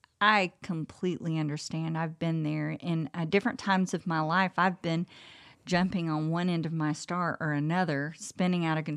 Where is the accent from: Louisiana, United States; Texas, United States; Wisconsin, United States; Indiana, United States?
Texas, United States; I can't help it. I'm from Texas. Everything is about that Lone Star.